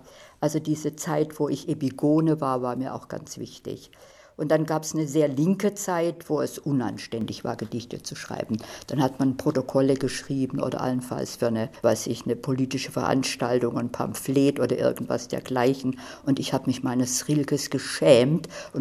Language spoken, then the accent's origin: German; Sulz am Neckar, Baden-Württemberg, Germany; Also ich bin in Süddeutschland geboren, in Sulz am Neckar. Das liegt ist so zwischen Obern, also da, wo der Neckar entspringt, ein bisschen darunter, wo Hölderlin auch beschrieben hat, wie der Neckar plötzlich verschwindet und wiederkommt. Da bin ich aber, weiß ich, 15 Jahre gewesen